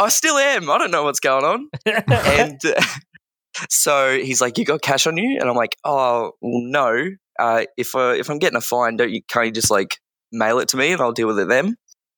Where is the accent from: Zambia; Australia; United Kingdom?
Australia; Bendigo, Victoria; I'm from Bendigo.